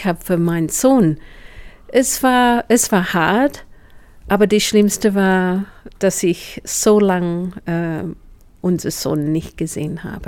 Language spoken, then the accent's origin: German; Australia; German is a second language; moved away; Natürlich als Australierin hatte ich eine Möglichkeit